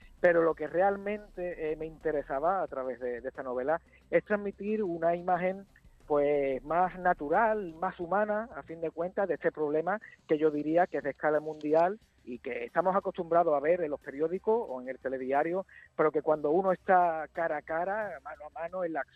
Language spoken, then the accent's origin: Spanish; Cádiz, Andalusia, Spain; Mira, pero somos de Cádiz, toda la familia somos de Cádiz.